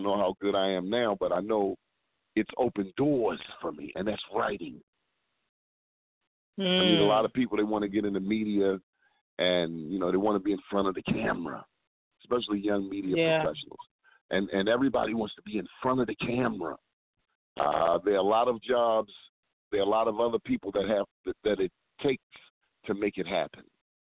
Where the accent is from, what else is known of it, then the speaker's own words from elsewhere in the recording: Baltimore, Maryland, United States; I had the opportunity to go back to college at Coppin State, where I'm from Baltimore, and Atlanta is obviously, 12-hour drive away, 8 to 12, whatever it is. I ended up going to college 4 blocks from my house where I grew up.